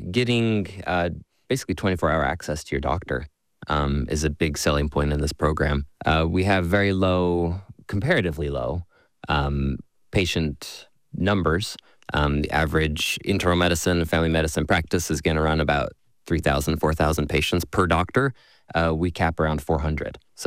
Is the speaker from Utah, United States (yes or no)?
yes; Salt Lake City, Utah, United States; So born and raised in Salt Lake, similarly did my undergrad at the University of Utah.